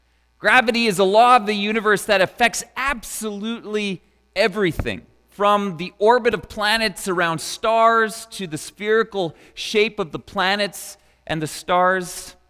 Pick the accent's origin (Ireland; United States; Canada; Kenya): Canada; the fact that we were raised in Canada